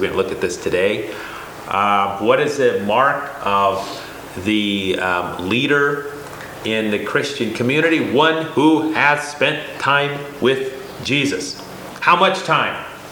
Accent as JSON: {"language": "English", "town": "Shiprock", "region": "New Mexico", "country": "United States", "tie": "born or raised there", "said": "He writes about Shiprock, New Mexico, where I grew up"}